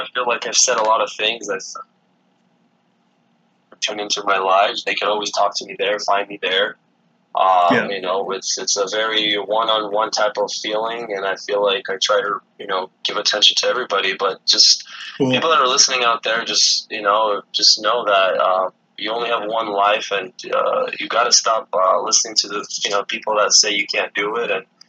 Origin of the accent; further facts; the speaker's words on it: Romania; I come from Romania, and people always say I give the vampire vibe.